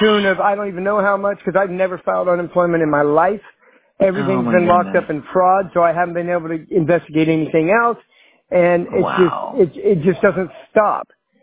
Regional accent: Sacramento, California, United States; Oh, that's where I came from. I came from Northern California, though.

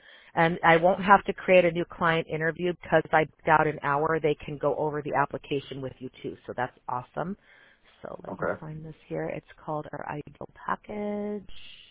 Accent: Chicago, Illinois, United States; accent: California; I'm originally from Chicago, and I don't really know what the Chicago accent is, but people will say, I don't hear that you have it.

